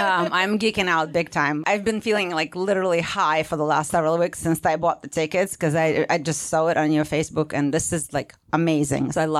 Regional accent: Russia; English is a second language; I'm an immigrant. I'm from Russia. So like my family, you know, all they told me is just pay off your credit card every month.

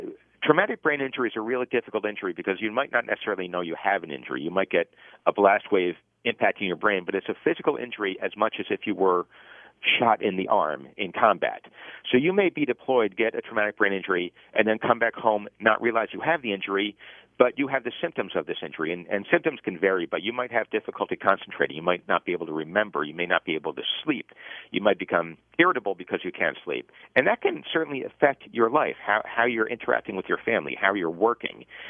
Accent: United States; So as an American, I feel I want to give back.

